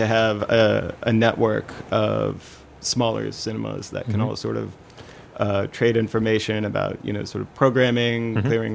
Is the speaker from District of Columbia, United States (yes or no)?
no; Ohio, United States; now in New York, United States; I'm originally from Ohio, right. And I went to school in Pittsburgh.